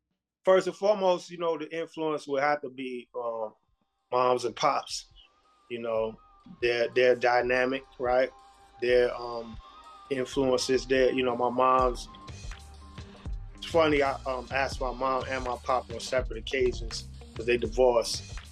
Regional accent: Florida, United States; now in Brooklyn, United States; But I actually grew up in Florida, in the South. I didn't move to New York u

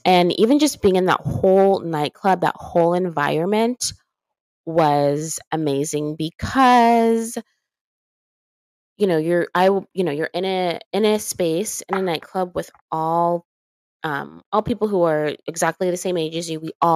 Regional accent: California, United States; Like, me and another girl, Ashley, we're both from California.

